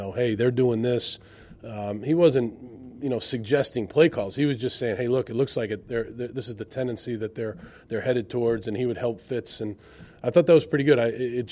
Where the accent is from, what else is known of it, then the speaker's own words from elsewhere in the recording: Ireland; You know, I have I'm Irish